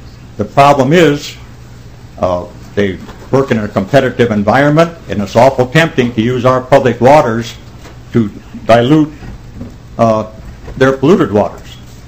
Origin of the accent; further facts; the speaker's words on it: Soudan, Minnesota, United States; from Sudan, Minnesota, an old mining town.